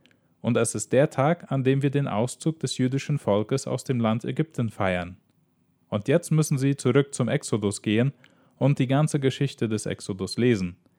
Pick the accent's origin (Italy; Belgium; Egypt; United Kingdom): United Kingdom; England; In England, wo ich herkomme, und auch in Kanada, dauert es ein paar Tage länger.